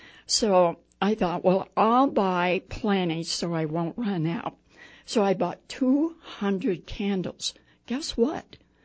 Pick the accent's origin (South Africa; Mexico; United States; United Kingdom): United States; Prescott Valley, Arizona; And, of course, I'm from Prescott Valley, so I'm delighted to tell you